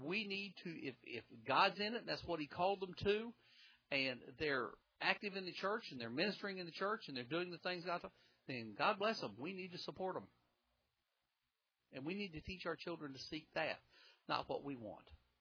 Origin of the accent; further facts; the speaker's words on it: Bible Belt, United States; my culture came up around country music and southern things. And you say, well, that's good. I was raised in the Bible Belt.